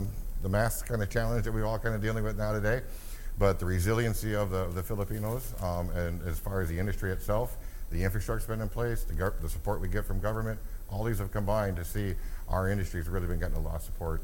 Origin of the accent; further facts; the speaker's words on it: United States; moved away as an adult; Again, I am an American. I came here in 2003 and set up an initial clinical BPO.